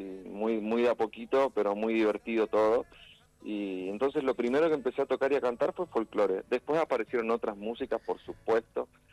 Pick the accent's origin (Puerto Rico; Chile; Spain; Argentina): Argentina; Resistencia, Chaco; Empecé tocando folclore en mi casa. Yo soy de Resistencia, Chaco, como decías.